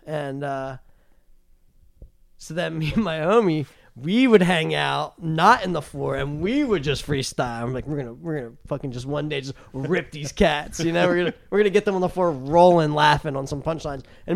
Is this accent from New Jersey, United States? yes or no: yes; New Jersey, United States; I grew up in New Jersey, South Jersey, like it's basically the suburbs of Philadelphia.